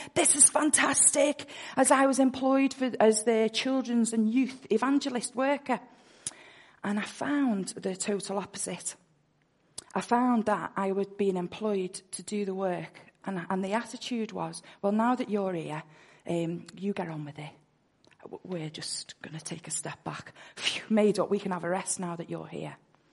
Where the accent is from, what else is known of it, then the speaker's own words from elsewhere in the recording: Liverpool, North West England, United Kingdom; accent: Scouse; I am from Liverpool, which you may pick up from my wonderful accent. I am very blessed to be there, and you are so blessed to have a Scouser amongst you this morning